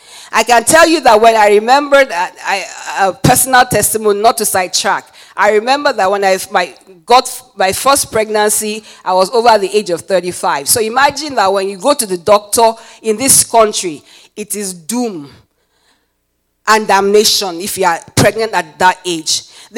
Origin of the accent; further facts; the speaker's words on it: Nigeria; at this point I can say I'm originally Nigerian. I can borrow past pieces term and say I'm originally Nigerian.